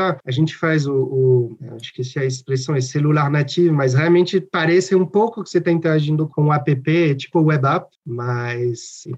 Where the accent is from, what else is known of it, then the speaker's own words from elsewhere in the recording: France; accent: French; Portuguese is a second language; now in Brazil; esse pequeno sotaque porque sou gringo, sou francês, mas já faz 14 anos que estou no Brasil.